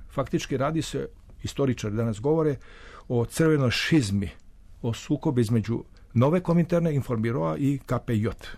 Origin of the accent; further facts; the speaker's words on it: Belgrade, Serbia; Jedan moj prijatelj ovdje, Beograđanin stari, ja sam stari Beograđanin